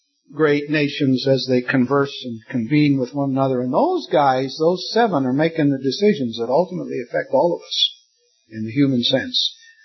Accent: Scotland, United Kingdom; But I'm a Scotsman.

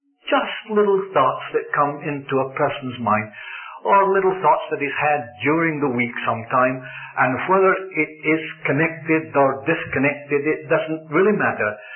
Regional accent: Scotland, United Kingdom; in circles that I was brought up in Scotland

